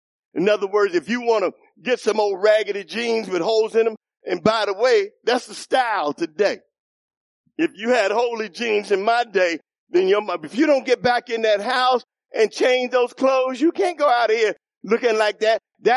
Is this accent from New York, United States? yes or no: yes; New York City, New York, United States; In my culture, I grew up in the Bronx, New York, in Olga.